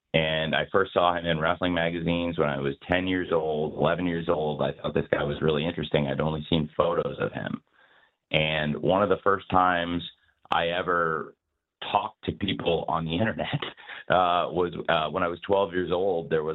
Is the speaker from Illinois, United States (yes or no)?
yes; Champaign, Illinois, United States; And it was the first time I'd ever seen wrestling live outside of Champaign, Illinois, my hometown.